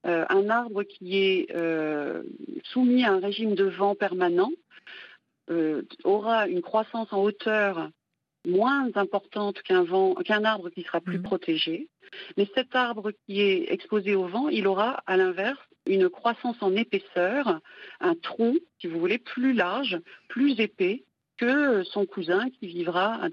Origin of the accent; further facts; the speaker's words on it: France; c'est une petite plante qu'on trouve dans les jardineries, hein, chez nous en France.